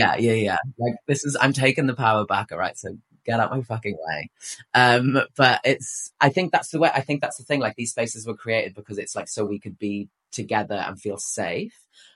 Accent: Wales, United Kingdom; I'm speaking about my own experience, like growing up in Wales, rural Wales

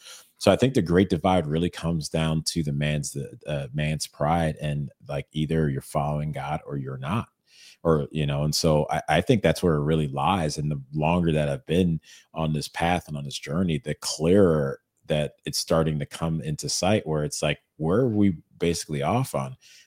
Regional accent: Evanston, Illinois, United States; also born or lived in Chicago / Iowa / Los Angeles; That's what I was taught my entire life growing up in Evanston, Chicago, Iowa, and then

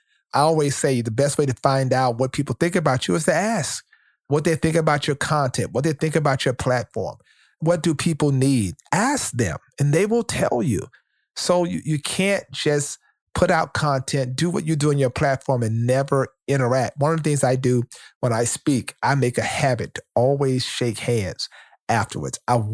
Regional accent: Shreveport, Louisiana, United States; I'm telling the story about growing up in Shreveport, Louisiana, and what it was like and how it impacted me.

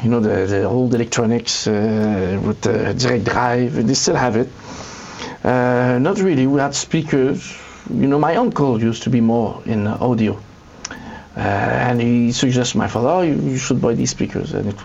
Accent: Quebec City, Quebec, Canada; So I'm from Quebec City. I decided to go to France for 4 years

